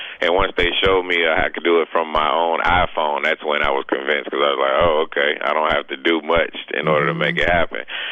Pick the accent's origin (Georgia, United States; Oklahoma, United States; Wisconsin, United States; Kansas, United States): Georgia, United States; but we do have it in my home state of Georgia, so make sure you go support that tonight.